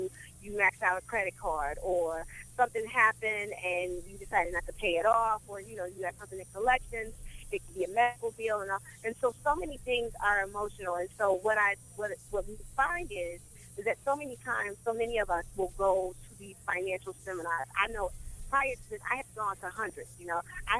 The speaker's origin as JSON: {"language": "English", "town": "Muskegon Heights", "region": "Michigan", "country": "United States", "tie": "born or raised there", "also_born_or_lived": "Chicago", "said": "Just like Chauncey said, I grew up in Muskegon Heights. Later moved to Chicago where I studied fashion design and eventually opened up my own makeup studio and spa"}